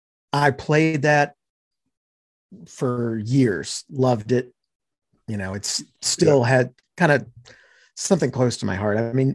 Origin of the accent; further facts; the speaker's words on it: Virginia Beach, Virginia, United States; I wasn't born in Virginia Beach, but I grew up in Virginia Beach and then moved away for quite a while. And now I've, in the last few years, moved back.